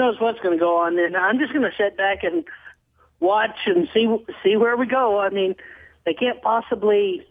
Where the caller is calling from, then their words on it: Arkansas, United States; from Arkansas.